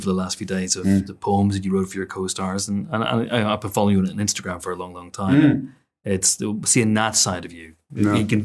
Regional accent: United Kingdom; We're British.

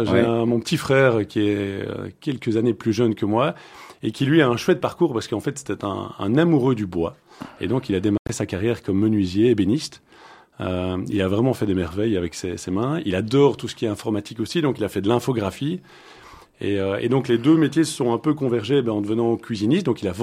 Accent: Namur, Wallonia, Belgium; famille namuroise. Donc, j'ai démarré, on va dire, ma vie du côté de Namur. Mes études à Namur et j'ai eu envie de bouger un petit peu pour l'UNIF. Je voulais pas aller sur Namur, donc là j'ai démarré à Bruxelles, à Solvay

